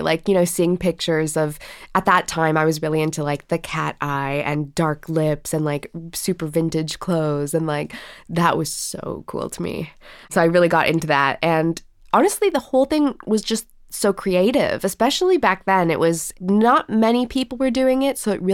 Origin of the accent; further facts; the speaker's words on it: Canada; moved away as an adult; now in United Kingdom; I'm originally from Canada. I moved to the UK when I was 19.